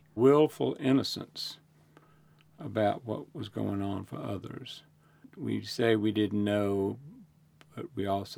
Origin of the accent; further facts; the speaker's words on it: the South, United States; I grew up in the Jim Crow South. It was hard to understand some things.